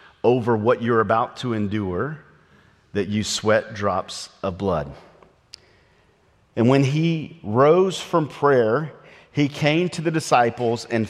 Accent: the South, United States; because I am from the South and we talk like this normally

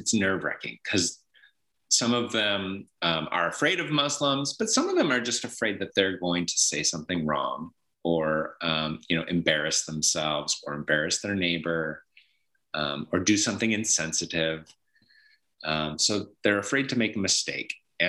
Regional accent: Seattle, Washington, United States; And now I grew up in Seattle, which is a very secular city. Being a Christian there is a very strange act.

